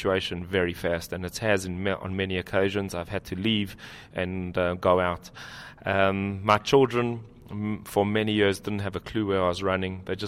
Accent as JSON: {"language": "English", "country": "United States", "said": "Now, although I'm American, I believe the home of the Jewish people is the land of Israel."}